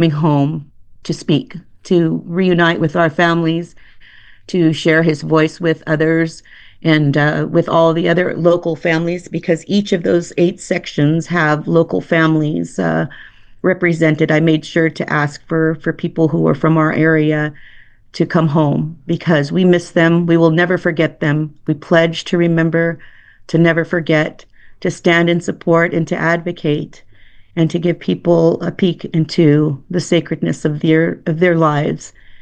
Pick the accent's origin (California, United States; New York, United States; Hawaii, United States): California, United States; Shafter; And, you know, we grew up in Shafter and graduated from Shafter High.